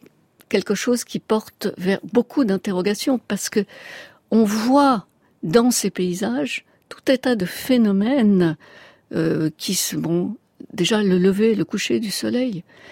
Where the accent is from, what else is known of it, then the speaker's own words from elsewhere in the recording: Paris, Île-de-France, France; born there; je suis née à Paris et j'ai travaillé finalement beaucoup de temps à Paris.